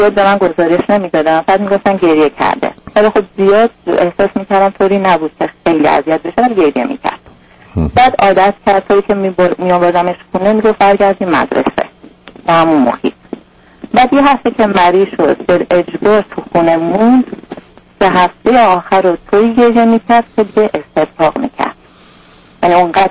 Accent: Iran; moved away; ما حدود 15 ماه از ایران اومدیم.

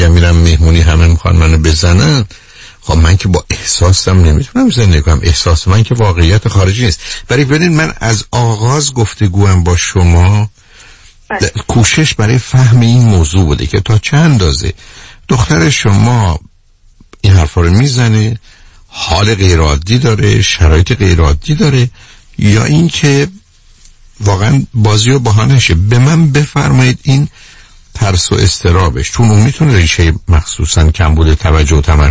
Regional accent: Iran; now in Europe; من چون ایرانی هستم در یک کشور اروپایی پذیرفته نیستم

